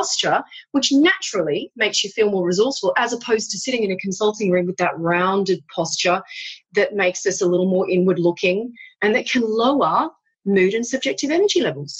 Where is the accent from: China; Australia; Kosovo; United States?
Australia; Curl Curl, New South Wales; And I grew up in Curlcurl on the cliffs.